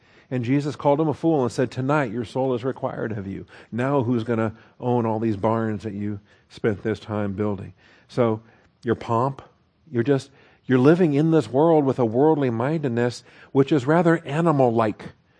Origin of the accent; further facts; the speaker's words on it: Washington, United States; You know, I'm waiting for my home state. Washington State's going to have to be renamed at some point because George Washington owned slaves.